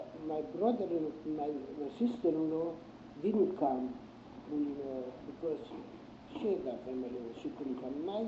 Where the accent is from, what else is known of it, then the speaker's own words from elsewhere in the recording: Germany; English is a second language; moved away as an adult; now in United States; broke out, I came in 1940 to the United States. And by the way, as much as I know, the ship that I came from Germany never came back.